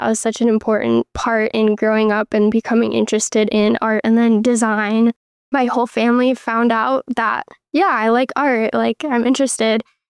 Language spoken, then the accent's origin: English; Minnesota, United States; I'm from Minnesota originally.